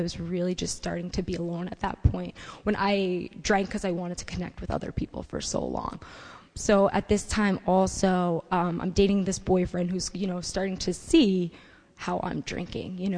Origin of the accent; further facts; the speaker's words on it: New York City, New York, United States; You know, I'm from Brooklyn.